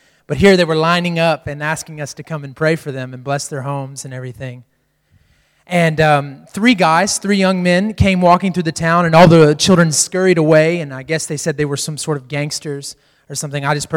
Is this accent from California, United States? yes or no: no; Texas, United States; obviously I'm from the States. I'm from Texas